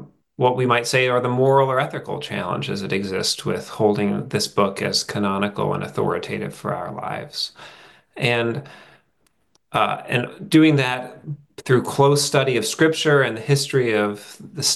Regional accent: Wheaton, Illinois, United States; now in North Carolina, United States; And before that, I'm from Wheaton, Illinois. And I grew up in the shadow of Wheaton College, where my mom taught.

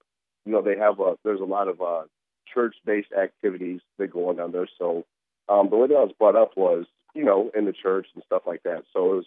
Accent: Colorado Springs, Colorado, United States; Originally, Colorado Springs, Colorado. My dad was military, so I actually had the privilege to move around a lot, but Colorado Springs was the base of where I spent most of my time.

